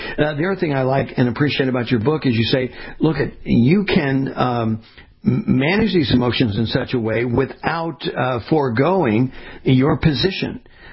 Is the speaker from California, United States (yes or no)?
yes; California, United States; See, I grew up in Southern California, Dr. Hutchison.